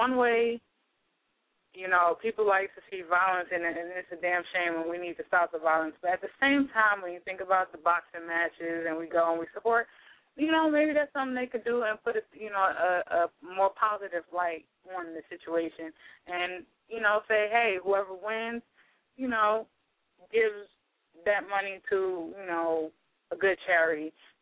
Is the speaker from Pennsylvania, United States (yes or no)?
no; New York, United States; so, you know, it's only right to do it back in my hometown. So definitely looking to do it in New York